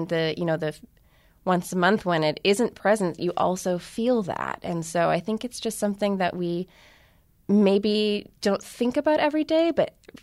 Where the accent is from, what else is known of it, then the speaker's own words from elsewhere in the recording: Milwaukee, Wisconsin, United States; now in New York, United States; I grew up in Milwaukee, but now I live in New York, actually